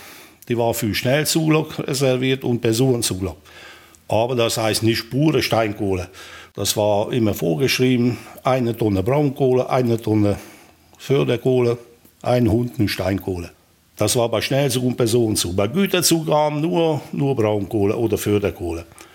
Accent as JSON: {"language": "German", "town": "Sopron", "region": "Győr-Moson-Sopron", "country": "Hungary", "tie": "born or raised there", "said": "in Schopron, in meiner Heimat"}